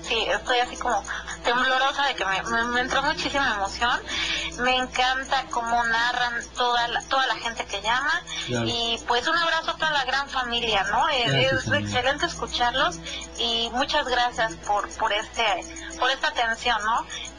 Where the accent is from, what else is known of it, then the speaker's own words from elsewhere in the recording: Veracruz, Mexico; soy de Veracruz y allá se reza.